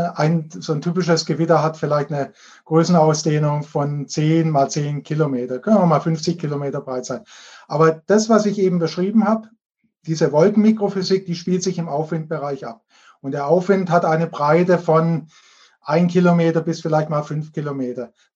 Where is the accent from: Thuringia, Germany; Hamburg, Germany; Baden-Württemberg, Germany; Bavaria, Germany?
Baden-Württemberg, Germany; Also bei uns in Süddeutschland, speziell in Baden-Württemberg